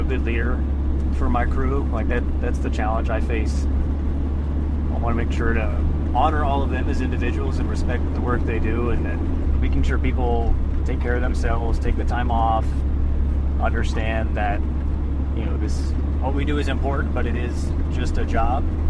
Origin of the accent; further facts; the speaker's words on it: Columbus, Ohio, United States; I'm from Columbus, Ohio, originally. Went to Ohio State University, got a degree in Parks, Rec, and Tourism Management, and then I had an opportunity to apply for National Park stuff out west.